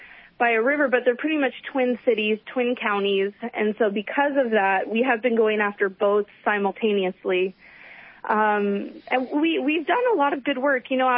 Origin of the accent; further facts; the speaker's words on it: Oregon, United States; Well, I am from the Yuba Sutter area. I'm originally from Oregon.